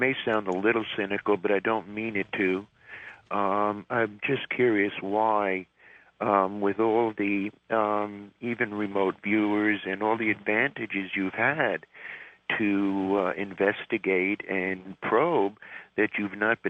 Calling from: Tel Aviv, Tel Aviv District, Israel; from Tel Aviv.

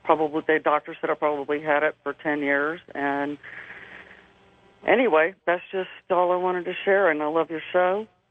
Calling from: Sacramento, California, United States; Sacramento.

